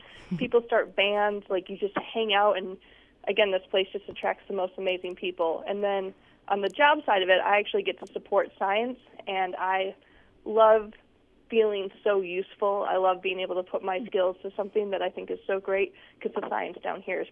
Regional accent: Milwaukee, Wisconsin, United States; And I actually grew up in the north. I grew up in Milwaukee, which is the most far north, but it's a little further north than the rest of the country.

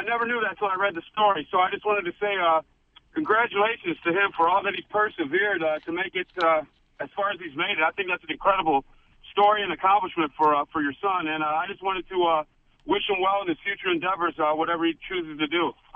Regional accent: Okemos, Michigan, United States; now in Holt, United States; Actually, originally I'm from Okemos, but I live in Holt now.

